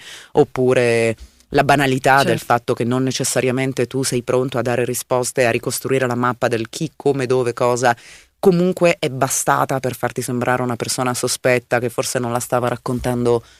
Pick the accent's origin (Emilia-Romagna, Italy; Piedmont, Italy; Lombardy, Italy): Lombardy, Italy; Milan; Io sono nata e cresciuta a Milano, sono passata da quelle parti migliaia di volte